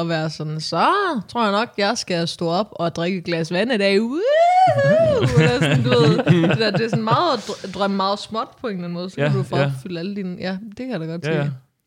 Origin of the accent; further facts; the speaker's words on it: Skelhøje, Central Denmark Region, Denmark; Jamen, ingen af os er jo egentlig fra Viborg. Jeg er fra en lille by, der hedder Skelhøje. Og det er der bare ingen, der ved, hvor det ligger hen. Så jeg er fra landet af.